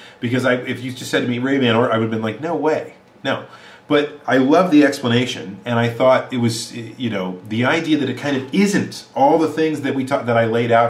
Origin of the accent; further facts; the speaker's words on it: United States; but as an American, it's difficult for me to kind of really identify with some of the characters out there